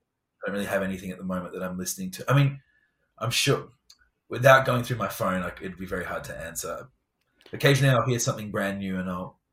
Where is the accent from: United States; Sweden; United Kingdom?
United Kingdom; England; Barack Obama, and the Queen, because I'm English.